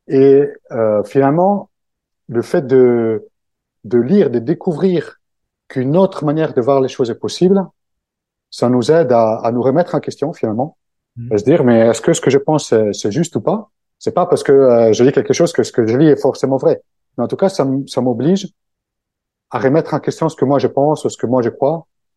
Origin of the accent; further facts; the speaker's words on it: Italy; French is a second language; now in France; quitté mon pays d'origine pour aller vivre ailleurs. Alors, mon cas, c'était de venir vivre en France. Là aussi, c'est un peu, bon, les cultures italiennes et les françaises sont plutôt proches